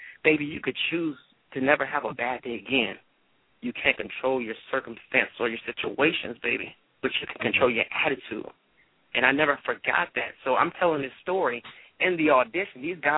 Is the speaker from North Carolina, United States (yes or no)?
yes; Tarver, North Carolina, United States; I'm from Tarver, North Carolina. We got to speak everybody.